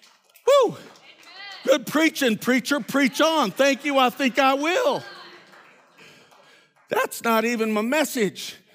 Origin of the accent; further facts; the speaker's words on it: Billings, Montana, United States; also born or lived in Fort Belknap; I was raised in Billings, Montana, largest city in Montana. But I'm from a little reservation called Fort Belknap, Montana, in northern Montana, about 35 miles south of the border.